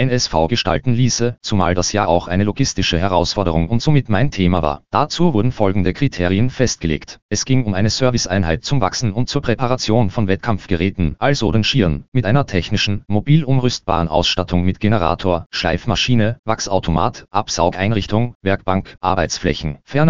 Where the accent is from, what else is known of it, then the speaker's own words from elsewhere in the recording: Clausthal-Zellerfeld, Lower Saxony, Germany; born there; hatte also sein Amt als Bürgermeister meiner Geburtsstadt der Berg- und Universitätsstadt Clausthal-Zellerfeld abgegeben.